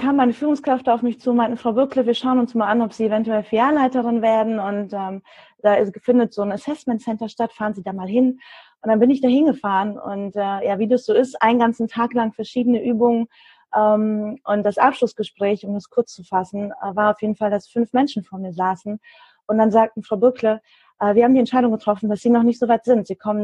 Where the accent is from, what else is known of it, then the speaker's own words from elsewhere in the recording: Germany; also born or lived in Kyrgyzstan; Geboren bin ich in Kirgisien und mit 1,5 nach Deutschland gekommen. Daher habe ich da auf jeden Fall eine Verbindung zu.